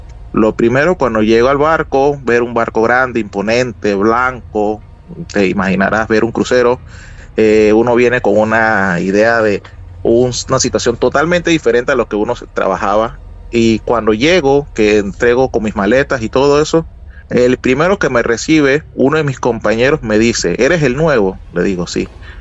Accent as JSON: {"language": "Spanish", "country": "Panama", "said": "Soy de Panamá."}